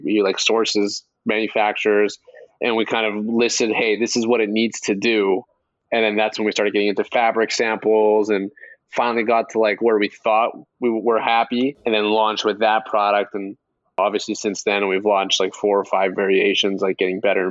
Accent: Canada; We are Canadian, which is like only weird for Americans.

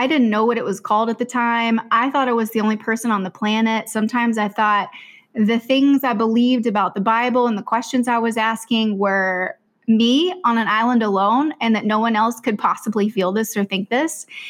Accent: Texas, United States; also born or lived in Tennessee; I'm originally from Tennessee, but I grew up in Texas mostly. And I went to UT Austin.

